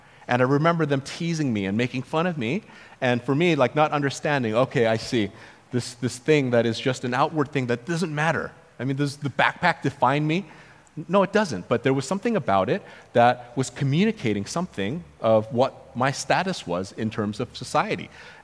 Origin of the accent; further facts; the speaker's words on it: United States; growing up in a Korean household around Korean culture a lot, but growing up in the United States